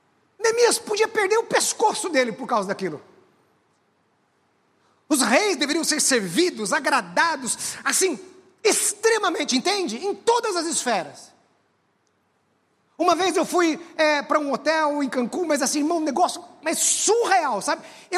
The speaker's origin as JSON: {"language": "Portuguese", "region": "Paraná", "country": "Brazil", "tie": "born or raised there", "said": "Eu sou paranaense, eu sou um pé vermelho, nasci no norte do Paraná."}